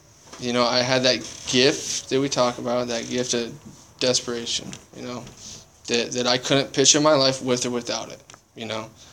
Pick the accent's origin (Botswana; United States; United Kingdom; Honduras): United States; Omaha, Nebraska; moved away as an adult; I was homeless in Omaha. That's where I'm from. I grew up in the Midwest, and I didn't have anywhere to go.